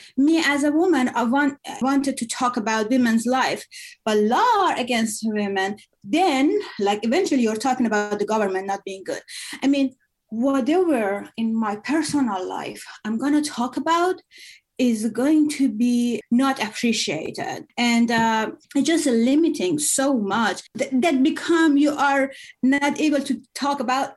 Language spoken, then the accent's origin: English; Iran; English is a second language; moved away as an adult; now in United States; I am from Iran. I lived all my life in Iran until the age of 33. And then I came here to study and change my life, basically.